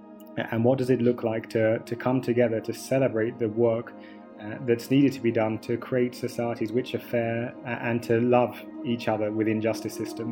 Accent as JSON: {"language": "English", "region": "London", "country": "United Kingdom", "tie": "born or raised there", "moved": "as an adult", "said": "I'm British, I grew up in London, but when I was 18, I went to Uganda"}